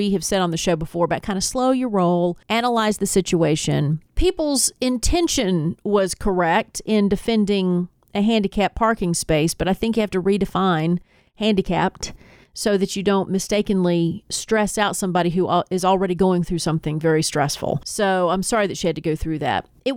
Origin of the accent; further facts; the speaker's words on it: Tennessee, United States; now in Georgia, United States; But in Georgia, I mean, at one point, and I grew up in Tennessee, at one point we did have seasons.